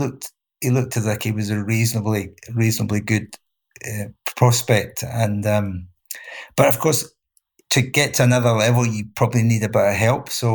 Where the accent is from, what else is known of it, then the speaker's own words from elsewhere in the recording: Glasgow, Scotland, United Kingdom; And in retrospect, when I was growing up in Glasgow, we were also fortunate that we had lots of tennis clubs.